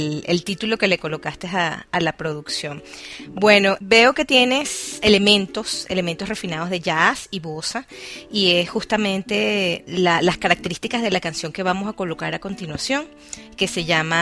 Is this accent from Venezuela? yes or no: yes; Venezuela; cada vez que me preguntaban, ¿de dónde son ustedes? Ah, de Venezuela.